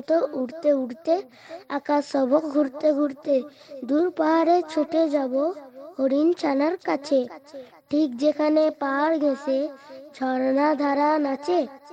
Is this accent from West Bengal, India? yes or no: yes; Uluberia, West Bengal, India; আমার বাড়ি ভারতবর্ষের পশ্চিমবঙ্গ হাওড়া জেলা উলবেড়িয়া।